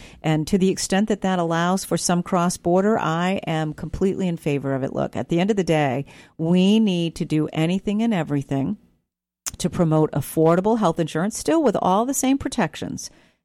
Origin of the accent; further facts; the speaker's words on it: Maine, United States; When I have said to people outside of this state that I'm from Maine, their faces light up, right?